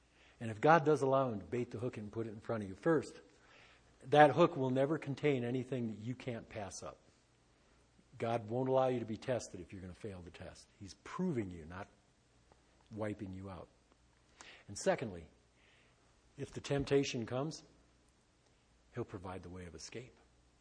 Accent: Detroit, Michigan, United States; And I grew up in Detroit. And in Detroit, we had the automotive proving grounds.

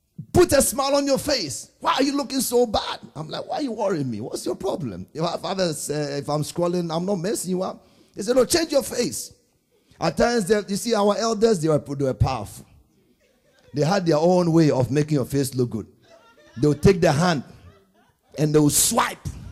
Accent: Ghana; I said, look, I'm from Africa. I'm from Ghana.

